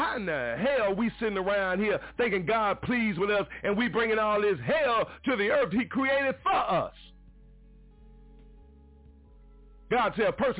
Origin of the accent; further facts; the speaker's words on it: Mobile, Alabama, United States; Young boy growing up in Mobile, Alabama at the oldest Baptist church in the state of Alabama.